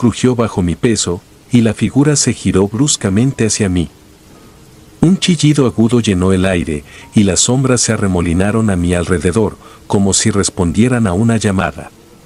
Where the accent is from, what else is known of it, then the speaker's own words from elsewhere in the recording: Sancti Spíritus, Cuba; soy nativa de un municipio de la provincia de Sancti Spíritus en Cuba.